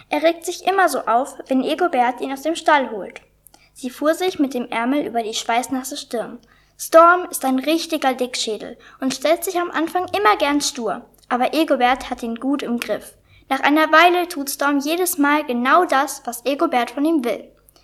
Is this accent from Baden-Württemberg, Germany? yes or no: no; Erfurt, Thuringia, Germany; ich komme aus Erfurt. Ich bin 9 Jahre alt.